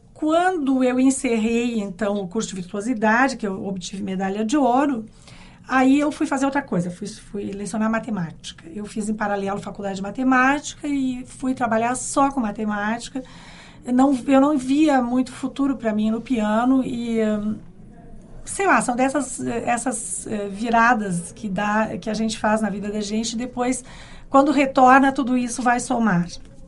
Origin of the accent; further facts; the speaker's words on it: Caxias do Sul, Rio Grande do Sul, Brazil; A mim, que vinha de Caxias para esse curso em Porto Alegre